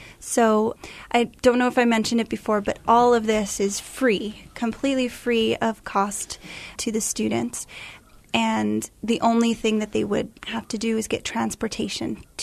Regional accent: United Arab Emirates; And I grew up in the United Arab Emirates, where I took Arabic classes that were a part of our daily our daily instruction.

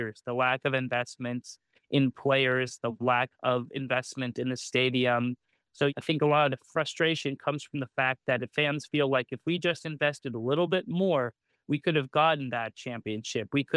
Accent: Castro Valley, California, United States; I grew up in Castro Valley, just around the bend from Oakland. My parents were Oakland A's fans, and I grew up going to those games.

